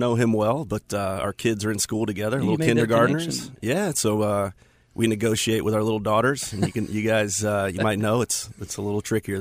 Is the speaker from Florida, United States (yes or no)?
yes; Florida, United States; I'm half Cuban, and I grew up in Florida.